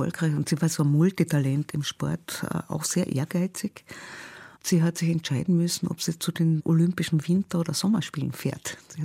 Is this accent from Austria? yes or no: yes; Austria; bei uns in Österreich heißt das Völkerballspielen